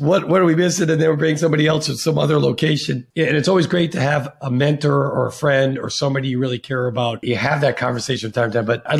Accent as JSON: {"language": "English", "country": "United States", "said": "as me as an American, I learned."}